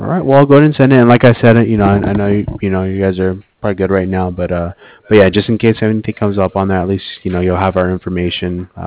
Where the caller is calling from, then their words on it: Cardiff, Wales, United Kingdom; I'm calling over from Cardiff